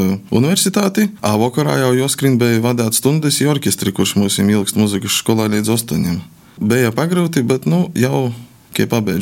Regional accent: Dricāni, Latgale, Latvia; also born or lived in Rēzekne; Esmu no Dricāņiem. Dzims jau, protams, Rēzeknes slimnīcā. Līdz 9 klasēm mocīju uz Dricānu vidusskolā, pēc tam aizgāju uz Jāņa Ivanova Rēzeknes mūzikas vidusskolu, kas tagad ir Latgales mūzikas un mākslu vidusskola.

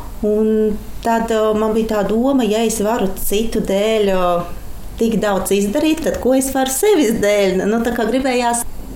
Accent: Riga, Latvia; moved away as an adult; Mēs no Rīgas ar māsu tikāmies šeit ar klases biedriem.

